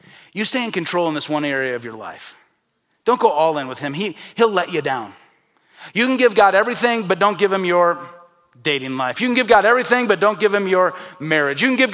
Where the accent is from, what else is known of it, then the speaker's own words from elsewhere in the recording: Midwest, United States; growing up in the Midwest, about every third person is Roman Catholic.